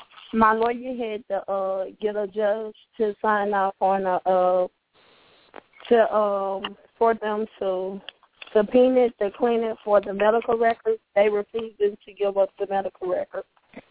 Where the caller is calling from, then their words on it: Memphis, Tennessee, United States; I'm calling from Memphis, Tennessee